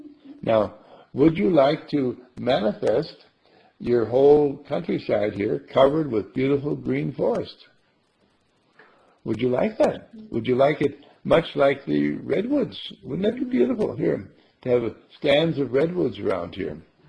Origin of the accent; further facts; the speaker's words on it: Milwaukee, Wisconsin, United States; born there; I was born in Milwaukee, Wisconsin, and we had snow in the winter times too.